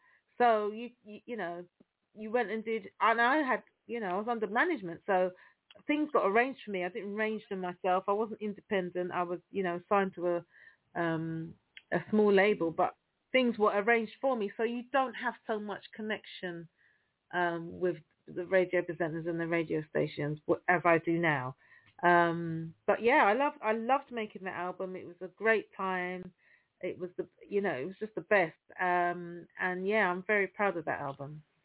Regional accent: United Kingdom; I'm like, but I'm British. I'm not these people.

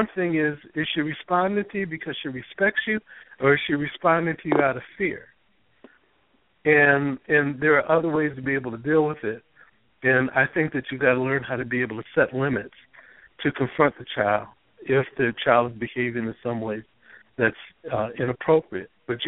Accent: Detroit, Michigan, United States; First of all, I'm from Detroit.

